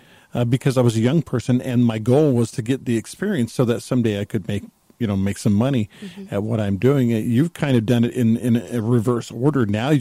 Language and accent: English; United States; I'm an American.